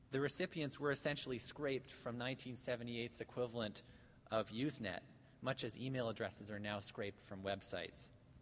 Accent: Canada; And now, I'm Canadian

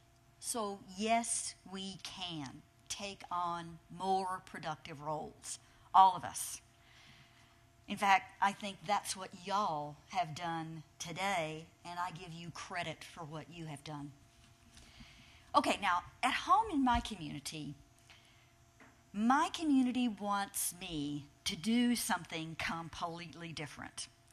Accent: Austin, Texas, United States; Well, did I mention how proud I am to be from Austin, Texas? I'm an Austinite

